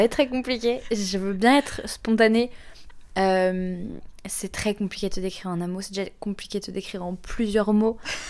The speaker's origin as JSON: {"language": "French", "town": "Lyon", "region": "Auvergne-Rhône-Alpes", "country": "France", "said": "j'ai 23 ans. Je suis originaire de Lyon."}